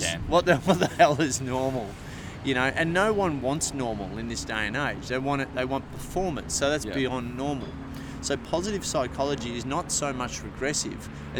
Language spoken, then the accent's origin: English; Ocean Grove, Victoria, Australia; I grew up in Ocean Grove, which is on the coast, just down past Geelong, out of Melbourne, and grew up on the beach down there, surfing